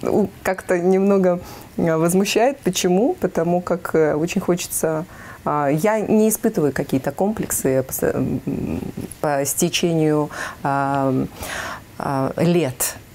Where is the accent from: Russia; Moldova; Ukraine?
Moldova; С детства я родилась в Молдавии, и единственные мои друзья – это была природа.